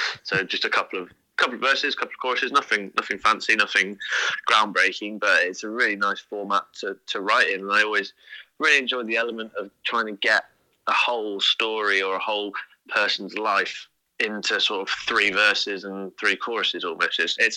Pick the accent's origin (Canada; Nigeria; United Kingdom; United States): United Kingdom; Malmesbury, South West England; also born or lived in Bath / Cornwall / Dartmoor; I was born in Bath and then raised up in Malmesbury. Left when I was 18. And headed down to Cornwall. I was down in Cornwall for 3 years. I lived up on Dartmoor for another two after that.